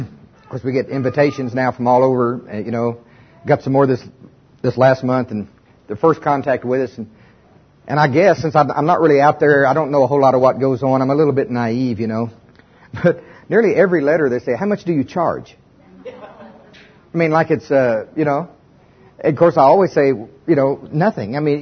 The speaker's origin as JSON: {"language": "English", "town": "Tulsa", "region": "Oklahoma", "country": "United States", "said": "I started off, you know, we're from Tulsa."}